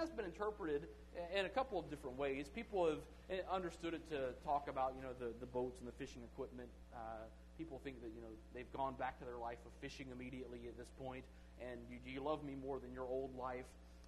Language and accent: English; Gainesville, United States; moved away; I'm from the Gainesville area. It's been a while since I lived there.